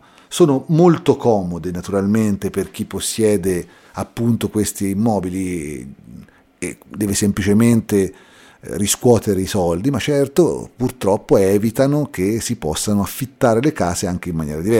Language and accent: Italian; Città di Castello, Umbria, Italy; born there; nonostante che io sia nato a Città di Castello, questo perché entrambi i miei genitori erano umbri